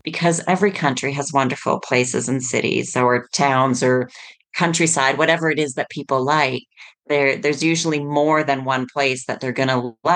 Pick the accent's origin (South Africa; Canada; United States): Canada; moved away as an adult; also born or lived in Costa Rica; now in Barcelona, Spain; I'm originally from Canada. Mm-hmm. And when I first left Canada, I actually moved to Costa Rica. And I spent about four or five years in Costa Rica, really enjoyed it, but, you know, it was time for a change, right. And ended up in Barcelona.